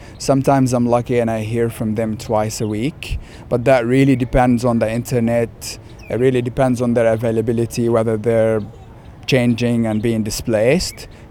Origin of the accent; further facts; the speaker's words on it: Bethlehem, West Bank, Palestine; moved away as an adult; now in United States; I was born and raised in Palestine in Bethlehem. Until I was 18 years old, and then I was traveling for school on the East Coast.